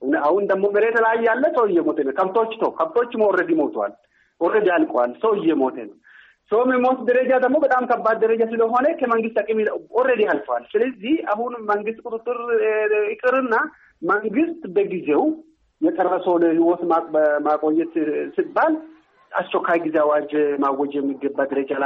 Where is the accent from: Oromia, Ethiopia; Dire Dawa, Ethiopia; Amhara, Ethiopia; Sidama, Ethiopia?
Oromia, Ethiopia; እንደሚታወቀው ይህል ውስጥ አሁን ለቦረና ምሬም እዛ አካባቢ ከበፊትም ሰርቼም ስለማያውቅ ከዛ በኋላ አሁንም ደግሞ በሪሰርችም እዛ አካባቢ ስለሚሰራ ስለሚያውቅ ተወልጄ ያደግኩትም እዛ ስለሆነች በደንብ ነው የሚያውቁ።